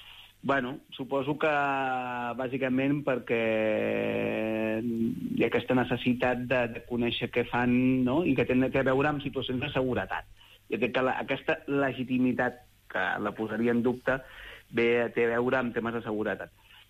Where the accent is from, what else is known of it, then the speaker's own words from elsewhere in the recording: Catalonia, Spain; evidentment perquè soc català i estic a Catalunya